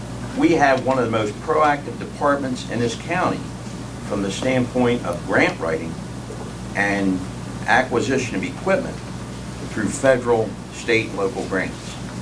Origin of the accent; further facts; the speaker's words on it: Delaware, United States; I grew up in the Newcastle area. Love where I grew up, and still have part of Newcastle, but go south of the canal.